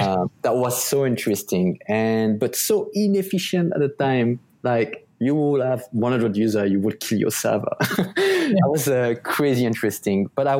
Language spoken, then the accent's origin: English; France; accent: French; English is a second language; And he supported my French accent, which I assure you was much worse than what it is right now as you listen.